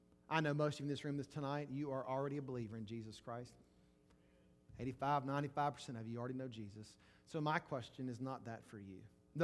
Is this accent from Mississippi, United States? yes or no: yes; Mississippi, United States; I was from Mississippi. We was in Texas, and I didn't know anything about an alarm system.